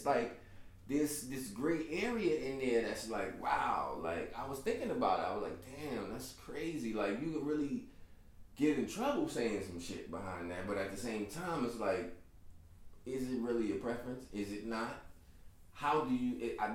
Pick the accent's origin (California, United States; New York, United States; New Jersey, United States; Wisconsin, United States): New York, United States; New York City; Growing up in New York City and in Brooklyn or in the Bronx, Queens, whatever